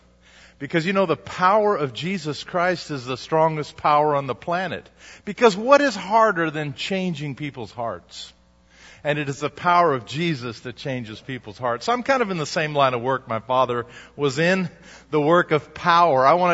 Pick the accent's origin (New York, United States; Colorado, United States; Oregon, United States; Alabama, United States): Alabama, United States; Huntsville; Most people think I should be from Deutschland, from the old country, but I'm actually from Huntsville, Alabama.